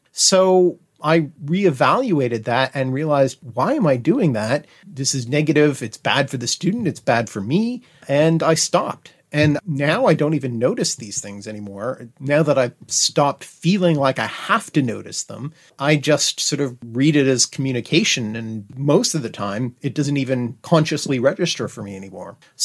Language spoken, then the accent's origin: English; Canada; accent: Canadian; people who have made note of my Canadian accent. And so I have had a number of people say, "Oh, you sound so Canadian. That's so cute."